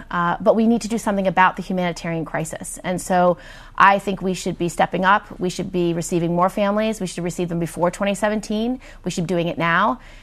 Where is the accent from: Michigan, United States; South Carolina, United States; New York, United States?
New York, United States; As a New Yorker, we are often the number one terror target.